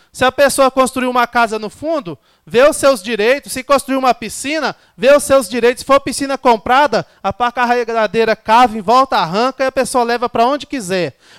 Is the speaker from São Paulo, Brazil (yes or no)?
no; Itaúna do Sul, Paraná, Brazil; eu cresci no município de Itaúna, sou de Itaúna do Sul